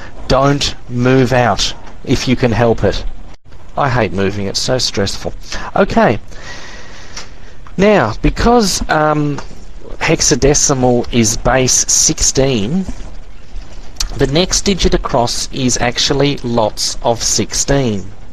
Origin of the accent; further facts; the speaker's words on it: Australia; accent: Australian; given my Aussie accent.